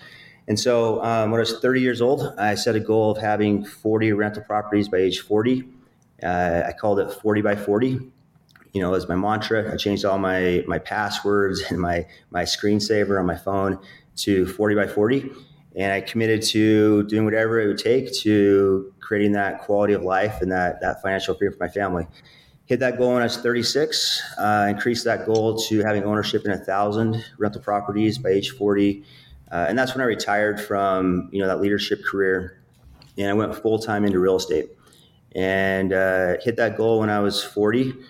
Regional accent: Utah, United States; So I'm from Utah, small town. I grew up in a really poor income, low income, blue collar home.

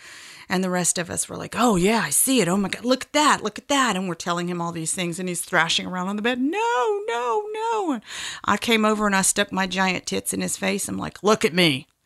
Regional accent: Blue Ridge Mountains, United States; I come from the Blue Ridge Mountains, a long line of domineering Irish women

